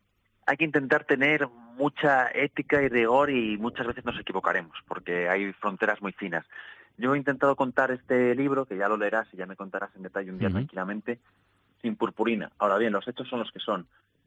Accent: Valladolid, Castile and León, Spain; Sí, pues yo soy de Valladolid

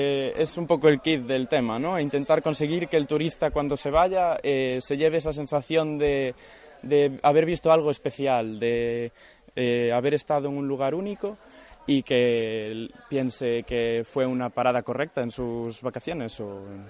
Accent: Villagarcía de Arousa, Galicia, Spain; yo soy de Villagarcía de Arousa, entonces, bueno, allí tenemos Cortegada y durante toda la vida he estado yendo a la playa allí.

